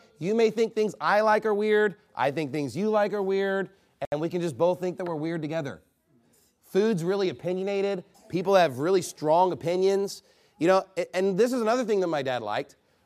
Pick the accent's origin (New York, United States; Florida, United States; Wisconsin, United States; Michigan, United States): New York, United States; born there; I was born in New York, but I chose Texas, okay? All right? I'm a Yankee. I'm from the Union. I'm from the North, but I chose the South